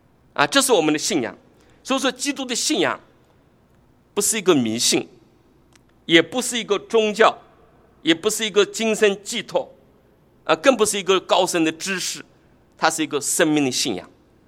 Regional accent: Jiangsu, China; 我们在我的家乡呢，江苏老家那边呢有一个说法

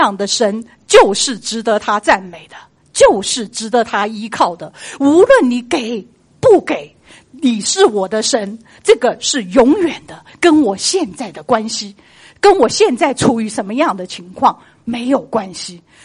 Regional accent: China; 我们中国人一讲忍，就是心的头上一把刀。

